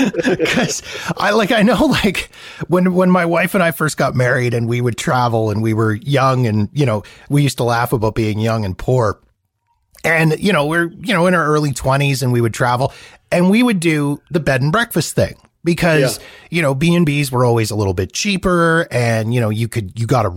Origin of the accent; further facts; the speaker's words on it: California, United States; As a Californian, I'm right in there saying, listen, I'm going to take all you down right now.